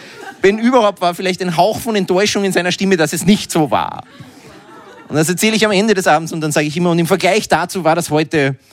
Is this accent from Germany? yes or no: no; Upper Austria, Austria; Mein schlimmster Auftritt war in Oberösterreich, wo ich herkomme ursprünglich.